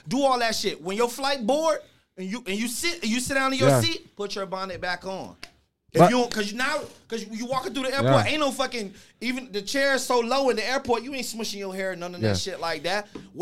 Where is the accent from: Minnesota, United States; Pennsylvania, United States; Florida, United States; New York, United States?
Florida, United States; Miami; I ain't going with me growing up in Miami, and I have a problem